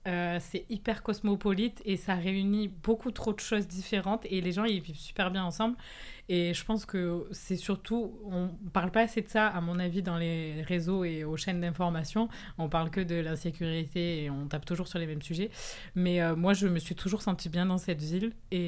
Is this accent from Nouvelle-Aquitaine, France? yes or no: no; Marseille, Provence-Alpes-Côte d'Azur, France; je suis arrivée très, très jeune. Hein. C'est pour ça que, du coup, moi, je me considère comme marseillaise. Je suis arrivée ici, je pense que j'avais 4 ans. Voilà, donc du coup, pour moi, je suis née à Marseille.